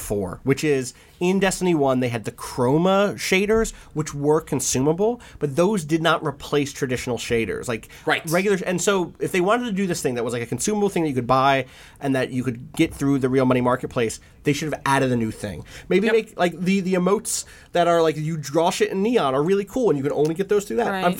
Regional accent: United States; Obviously, I'm

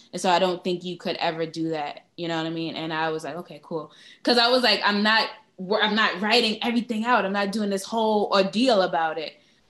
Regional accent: Brooklyn, New York, United States; And I'm from Brooklyn, so I got a little, you know, I'm respectful.

